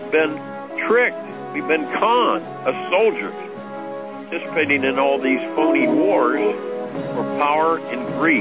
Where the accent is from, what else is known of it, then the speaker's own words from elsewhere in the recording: Washington, District of Columbia, United States; because I was raised in Washington, D.C., and I'll tell you, I saw the wall numerous times there in D.C., the Vietnam Wall.